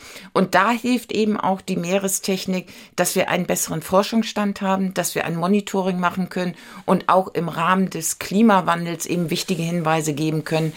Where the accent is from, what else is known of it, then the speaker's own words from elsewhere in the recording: Lübeck, Schleswig-Holstein, Germany; Ja, ich komme aus Lübeck und ich brauche das Meer eigentlich immer auch urlaubsmäßig